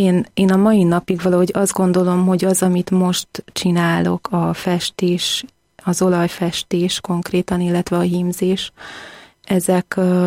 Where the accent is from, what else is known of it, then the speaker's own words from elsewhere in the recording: Miskolc, Borsod-Abaúj-Zemplén, Hungary; moved away as an adult; now in Budapest, Hungary; Én Miskolcról származom egyébként, és 20 éves koromban felkerültem Budapestre